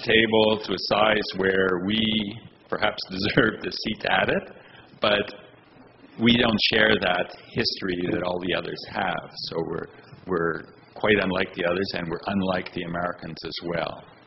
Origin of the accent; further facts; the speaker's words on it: Canada; that being Canadian, though, like, and it is all through our school system and our schooling of who we are